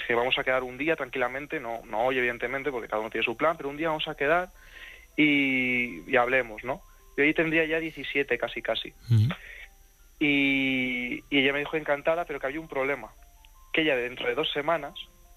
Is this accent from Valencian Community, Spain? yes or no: yes; Valencian Community, Spain; now in Madrid, Spain; Yo ahora tengo 23, sí. ¿Vale? Y estoy viviendo en Madrid desde hace ya 5. Pero yo cuando tenía 16 estaba todavía en Valencia, en mi pueblo, que es de donde yo soy